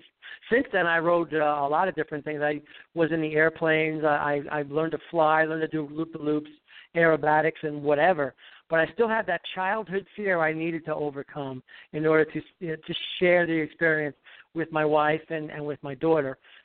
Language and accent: English; Staten Island, New York, United States; Born on Staten Island, New York. Obviously, not just over the bridge from Brooklyn.